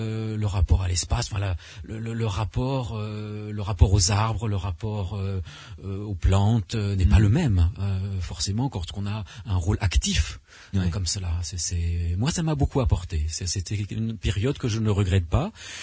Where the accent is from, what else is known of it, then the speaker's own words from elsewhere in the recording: Nice, Provence-Alpes-Côte d'Azur, France; born there; Donc je suis né à Nice précisément, clinique du Belvédère en face de l'église orthodoxe.